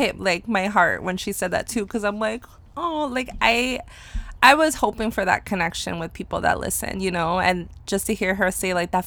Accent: U.S. Virgin Islands; we're connecting with our fellow Virgin Islanders and Caribbean yeah. people. You know, growing up in the Caribbean, we don't have many things that we can call ours.

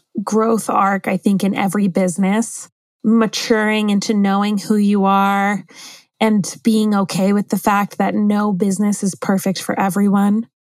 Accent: Baltimore, Maryland, United States; As I told you before our call, I'm from Baltimore.

